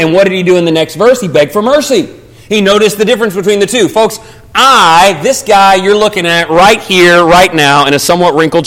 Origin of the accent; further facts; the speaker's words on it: Texas, United States; and I'm from Texas, so I apologize for this next statement.